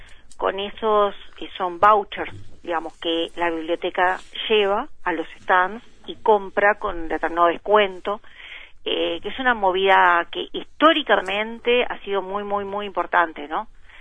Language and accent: Spanish; Uruguay; a mí me ponen muy orgullosa como uruguaya, ¿no?